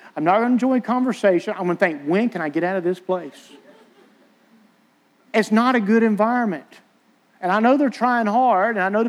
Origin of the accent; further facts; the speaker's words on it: Vidalia, Georgia, United States; I'm from South Georgia. I'm from Vidalia.